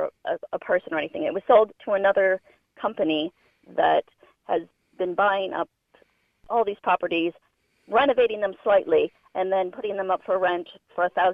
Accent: United States; It's kind of odd to me as an American

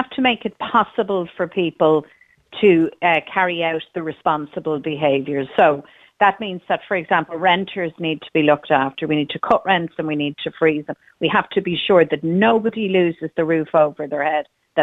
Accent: Ireland; And a bit of fun and local story, because we're Irish, for God's sake.

